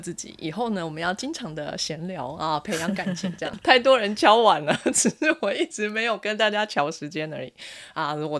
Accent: Taiwan; 我们都是土生土长，在台湾呱呱坠地的这些人

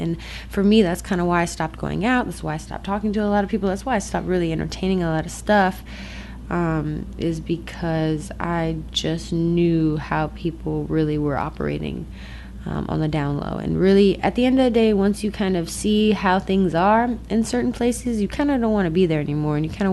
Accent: Chicago, Illinois, United States; If you are new here, I am from Chicago, Illinois.

